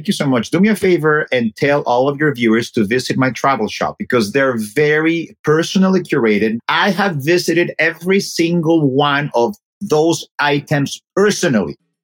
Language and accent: English; Mexico City, Mexico; I remember there was a thing we did about going to Mexico, and I'm from Mexico City, right?